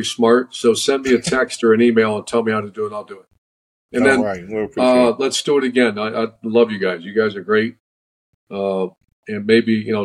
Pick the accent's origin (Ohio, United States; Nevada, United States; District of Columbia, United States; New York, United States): Ohio, United States; Warren; I grew up right outside of Warren, Ohio. Warren, Ohio, my gosh.